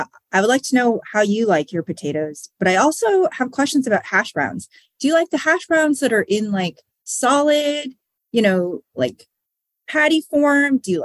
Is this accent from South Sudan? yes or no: no; Canada; now in United States; So French fries, specifically poutine, because I'm Canadian, but not.